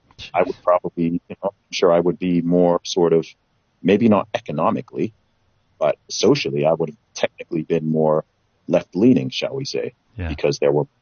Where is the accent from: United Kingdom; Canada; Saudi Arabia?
Saudi Arabia; dude, I grew up in Saudi Arabia.